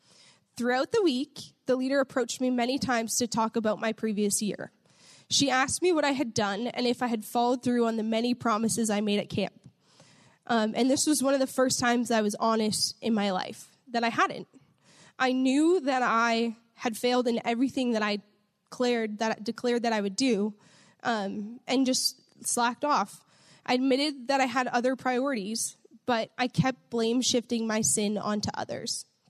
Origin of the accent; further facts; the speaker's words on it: Windsor, Ontario, Canada; My husband is Carmine, and we are from Windsor, Ontario, Canada. So technically, I'm your international wife for the night.